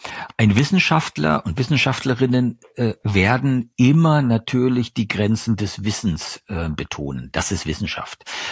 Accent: eastern Germany, Germany; Ich komme aus Ostdeutschland.

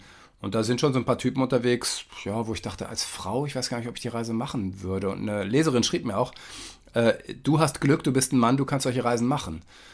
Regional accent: Germany; für mich als Westdeutscher

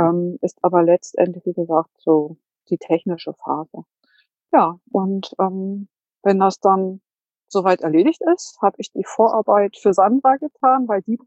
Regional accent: Hanover, Lower Saxony, Germany; Ich bin 58 Jahre alt. Ich komme aus Hannover.

